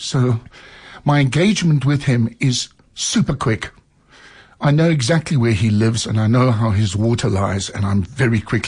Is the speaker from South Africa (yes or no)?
yes; South Africa; But I'm an insanely, I'm a South African, you see, but it's, you know, right down to my twinkle toes, man.